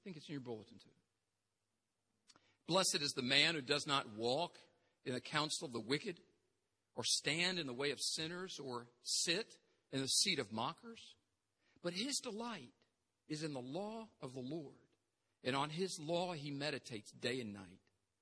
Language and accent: English; United States; And not only that, I'm an American.